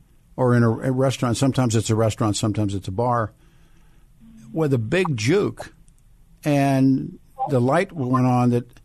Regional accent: Pittsburgh, Pennsylvania, United States; I'm an old guy too, and a real old guy, but I grew up in Pittsburgh

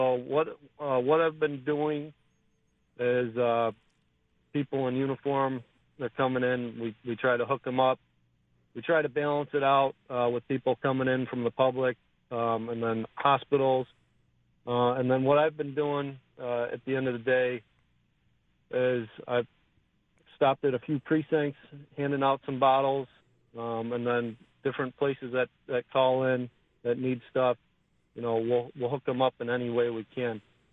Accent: Bennington, New York, United States; I'm from Bennington. I went to Attica High School.

